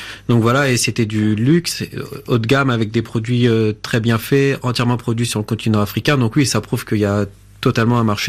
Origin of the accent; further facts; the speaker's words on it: Paris, Île-de-France, France; also born or lived in Senegal; Je suis d'origine originaire du Sénégal. Donc après, j'ai grandi à Paris, donc en France, en banlieue parisienne.